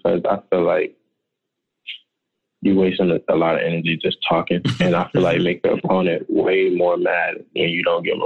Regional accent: Maryland, United States; Yeah, I mean, we grew up in Maryland, so in the wintertime, we got cold winters.

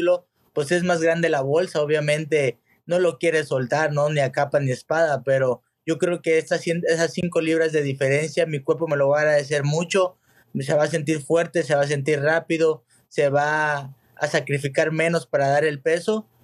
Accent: Mexico; como buen mexicano

